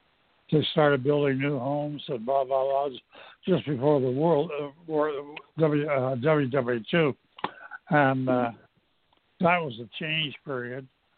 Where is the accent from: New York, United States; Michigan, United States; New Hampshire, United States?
Michigan, United States; Detroit; I grew up in Detroit, Michigan at that period.